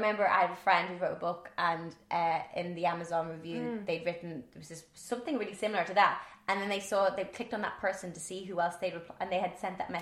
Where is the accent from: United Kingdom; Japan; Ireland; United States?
Ireland; accent: Irish; I'm not going to change my Irish accent, but I will have to speak slower, because I do speak very fast.